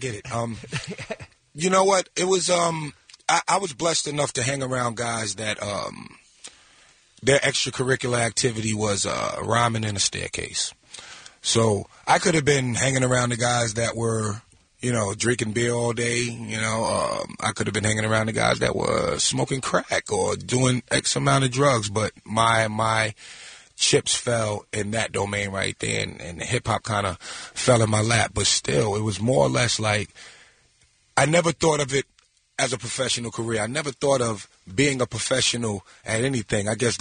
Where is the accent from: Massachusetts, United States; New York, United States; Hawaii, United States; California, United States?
New York, United States; Long Island; I'm from Long Island, born and raised, and that was big sports place, Long Island